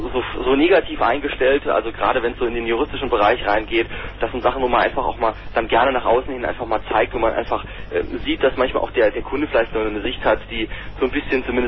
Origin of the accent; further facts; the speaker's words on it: St. Wendel, Saarland, Germany; Ich bin aus dem Saarland, genau gesagt aus St. Wendel.